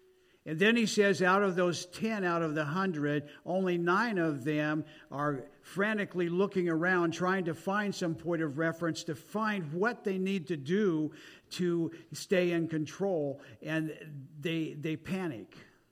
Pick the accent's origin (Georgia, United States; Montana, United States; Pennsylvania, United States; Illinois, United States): Montana, United States; Libby; It's amazing I come from Libby, Montana, and see somebody that was a classmate a long time ago.